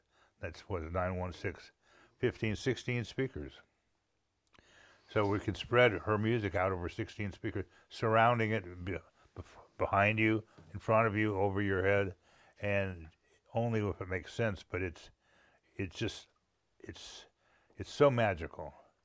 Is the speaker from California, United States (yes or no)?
yes; San Jose, California, United States; Well, it was amazing. I grew up in San Jose, California.